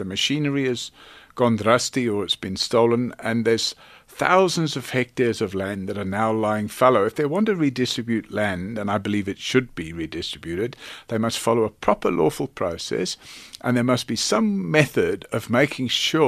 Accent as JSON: {"language": "English", "country": "Ireland", "said": "I understand it as an Irishman because we were colonized for 700 years."}